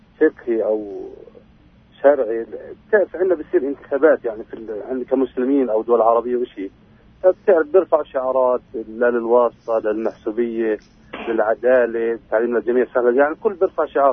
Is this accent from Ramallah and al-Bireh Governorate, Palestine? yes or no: yes; Ramallah and al-Bireh Governorate, Palestine; والله من محافظة رام الله والبير.